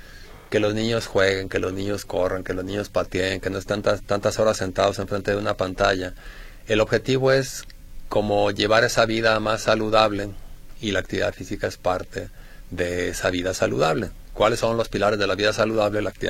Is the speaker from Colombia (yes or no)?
no; Mexico; Pues, si así somos los mexicanos.